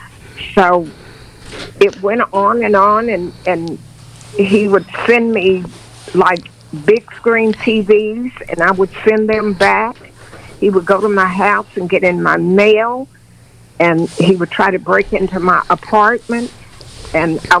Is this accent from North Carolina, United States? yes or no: no; Louisville, Kentucky, United States; from Louisville, Kentucky.